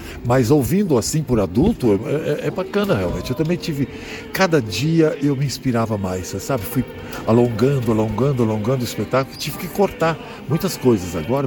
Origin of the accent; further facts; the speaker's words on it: Goiás, Brazil; Eu sou filho de árabes, tá? E a minha infância eu passei em Goiás.